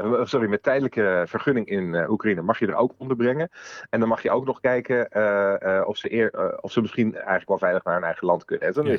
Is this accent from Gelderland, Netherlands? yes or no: no; Amsterdam, North Holland, Netherlands; niet omdat ik uit Amsterdam kom.